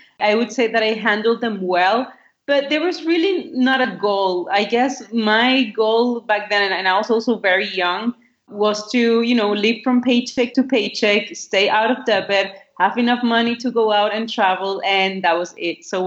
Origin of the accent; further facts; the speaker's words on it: Nicaragua; I'm from Nicaragua. For those of you who might not know where Nicaragua is, because I know it's sometimes it's hard. It's in Central America.